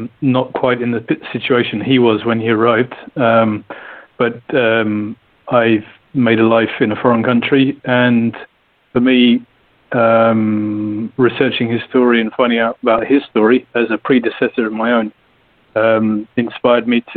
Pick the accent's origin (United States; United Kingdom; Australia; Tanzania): United Kingdom; I am a British white guy writing about an African guy for a mainly English-speaking audience